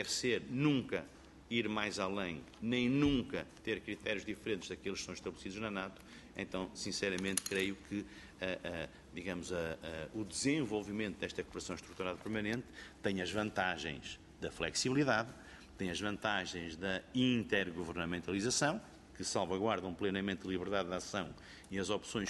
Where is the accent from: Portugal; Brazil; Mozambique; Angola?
Portugal; como português